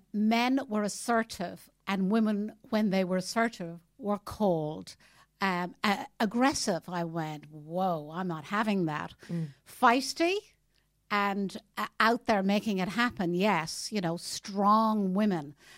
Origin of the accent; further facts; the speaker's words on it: Dublin, Leinster, Ireland; I'm Irish, as you've already made the introduction on. I'm actually from Dublin, half Cork, half Dublin. So I'm a true blue Irish lady. And I started my life in Dublin City, and also by the sea